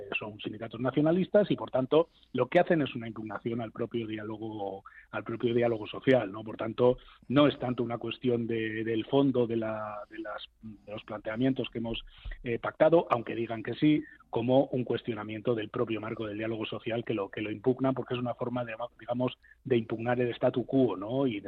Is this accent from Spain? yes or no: yes; Basque Country, Spain; Yo vengo de Euskadi y sé de lo que hablo, ¿no?